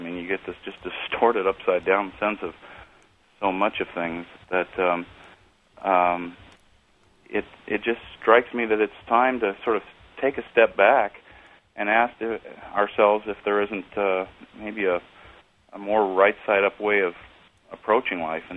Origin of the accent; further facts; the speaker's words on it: Fort Collins, Colorado, United States; Yes, I grew up in Fort Collins, Colorado.